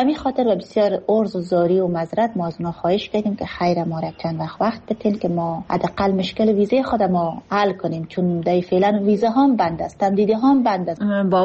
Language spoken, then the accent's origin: Persian; Afghanistan; وقتی که فهمید که من افغان هستم